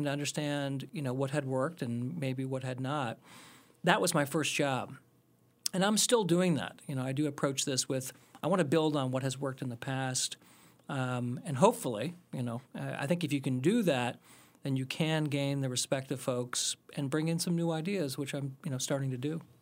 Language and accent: English; Ohio, United States; also born or lived in Iowa / Boston; Well, I was born in Iowa and grew up in Ohio. So I'm a Midwestern guy.